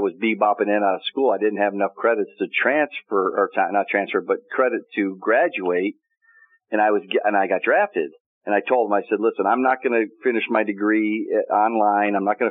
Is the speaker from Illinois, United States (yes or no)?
yes; Chicago, Illinois, United States; You know, when I'm from the Chicago area, people don't wave at you.